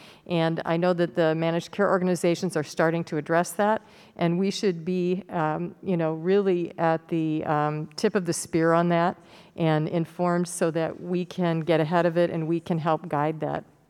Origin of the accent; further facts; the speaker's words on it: United States; I'm from Linn County for the new people on the committee